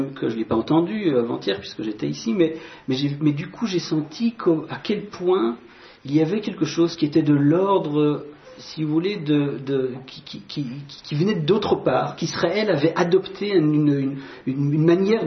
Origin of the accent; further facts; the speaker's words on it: Antwerp, Flanders, Belgium; Je suis européen de naissance, je viens d'Anvers. Donc ces cloches ne sont pas étrangères.